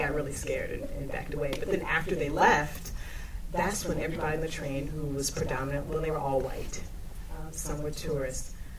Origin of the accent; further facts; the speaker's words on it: Chicago, Illinois, United States; And they didn't understand that I was from Chicago. I wasn't English. So when I broke out with my accent